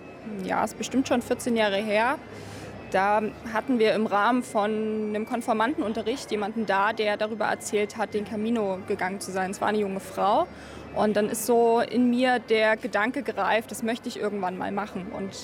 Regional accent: Saxony, Germany; Ich komme aus der Nähe von Dresden, also aus Sachsen.

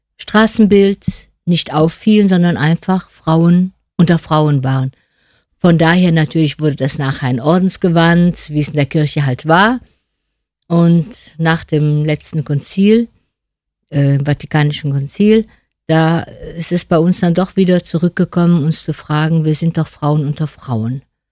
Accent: Cologne, North Rhine-Westphalia, Germany; born there; Und ich bin in Braunsfeld zur Welt gekommen. Ja gut, ich bin halt in eine sehr gut katholische Familie hineingeboren, wo der Glaube sehr viel bedeutete.

